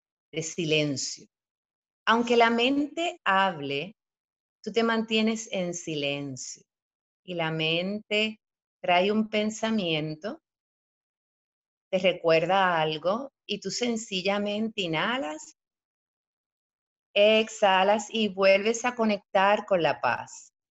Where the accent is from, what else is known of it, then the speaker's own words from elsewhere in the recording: Puerto Rico; en mi caso que vengo de Puerto Rico